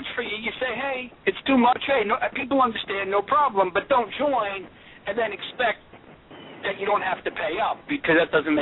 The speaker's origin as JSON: {"language": "English", "region": "New York", "country": "United States", "said": "And I think, I mean, Jerry and I, we're from the New York area."}